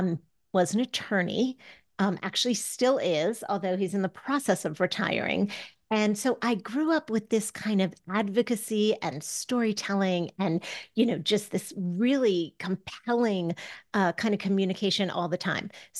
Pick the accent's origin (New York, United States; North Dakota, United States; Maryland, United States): Maryland, United States; I am an East Coaster as well. I grew up in Maryland, right outside DC. Used to those like biting cold, you know, winds in the winter.